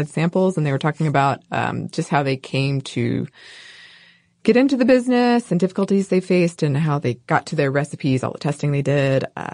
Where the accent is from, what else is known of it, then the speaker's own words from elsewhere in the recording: Georgia, United States; I am from North Georgia mostly.